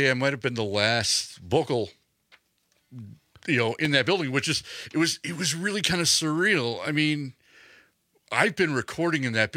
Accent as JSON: {"language": "English", "town": "Milwaukee", "region": "Wisconsin", "country": "United States", "tie": "born or raised there", "said": "It looked like a corner tap growing up in Milwaukee you'd walk into."}